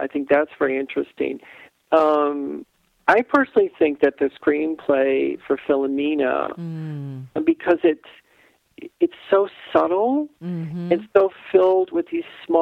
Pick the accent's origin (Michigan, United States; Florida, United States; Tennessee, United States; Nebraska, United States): Nebraska, United States; I grew up in Nebraska. Just throw that in right now.